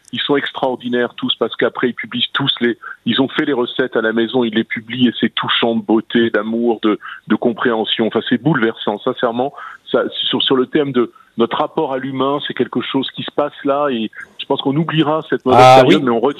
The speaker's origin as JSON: {"language": "French", "town": "Rouen", "region": "Normandy", "country": "France", "tie": "born there", "said": "Vous savez, je suis né à Rouen."}